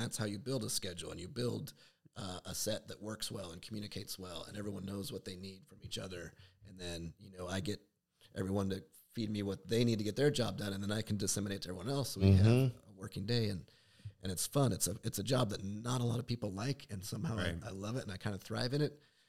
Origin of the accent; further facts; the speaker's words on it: Condon, Oregon, United States; I was back home doing this shit that never thought in a million years I could do coming out of Condon, Oregon